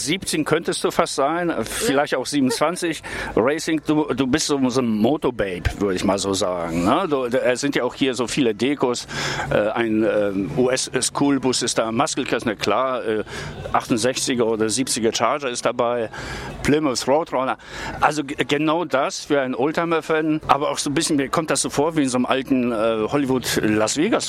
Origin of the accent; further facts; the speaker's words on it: Hanover, Lower Saxony, Germany; Düsseldorf hört sich immer teuer an für mich als Hannoveraner.